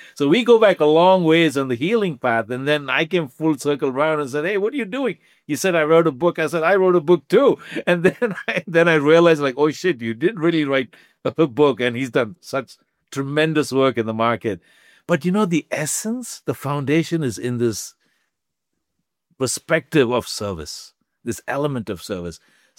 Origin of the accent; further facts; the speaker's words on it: India; I grew up in India, right? The very well-connected family.